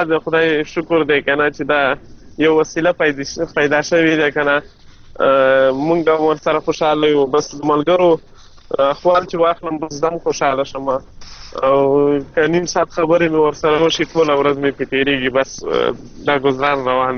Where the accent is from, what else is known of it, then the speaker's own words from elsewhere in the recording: Mandozai, Khost, Afghanistan; now in Saudi Arabia; زه د خوست مندوزې ولسوالۍ یم د خان کلی د شبوخیل اوسیدونکی یم